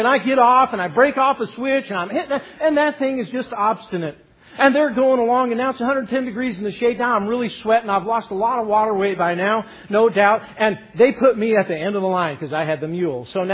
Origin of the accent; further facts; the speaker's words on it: Cortez, Colorado, United States; born there; I can ride a horse, and I was born in Cortez, Colorado.